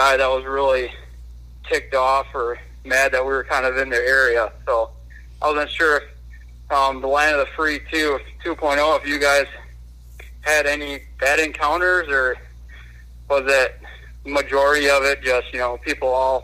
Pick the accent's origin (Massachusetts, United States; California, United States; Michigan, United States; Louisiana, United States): Michigan, United States; Grand Rapids; Grand Rapids area of Michigan.